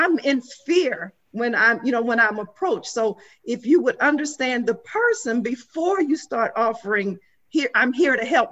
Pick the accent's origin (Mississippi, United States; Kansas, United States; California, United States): Mississippi, United States; now in Virginia, United States; I grew up in Mississippi. I live in Virginia. I grew up in Mississippi where there were no highway patrolmen.